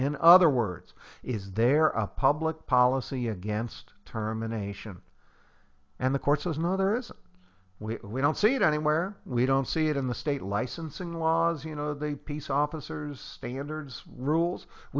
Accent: Oregon, United States; and this comes out of a case from Oregon, my home state of Oregon.

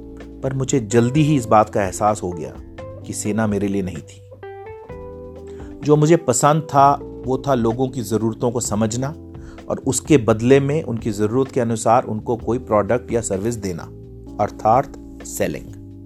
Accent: Faridabad, Haryana, India; army छोड़कर मैं वापस आ गया और मेरे होम टाउन फरीदाबाद में

